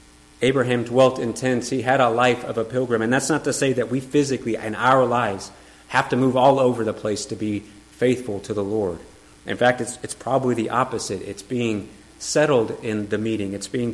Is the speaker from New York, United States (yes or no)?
no; Denver, Colorado, United States; now in Missouri, United States; When I first got here, people asked, "Where are you from?" "Well, from Denver." "You don't sound like you're from here." And I had to learn what it was like to speak Missourian.